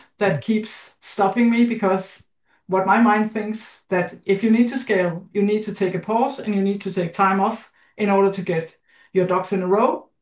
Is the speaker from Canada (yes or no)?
no; Denmark; I'm from Denmark.